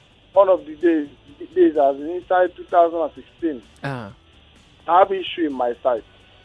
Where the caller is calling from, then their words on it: Lagos, Nigeria; I'm calling you from Ojo Alaba.